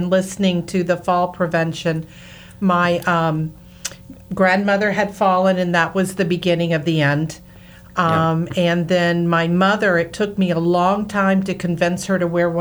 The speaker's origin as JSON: {"language": "English", "region": "Florida", "country": "United States", "also_born_or_lived": "Georgia / New York City", "said": "I am a Southerner from Florida originally and in Georgia, but I love my time living up in New York City."}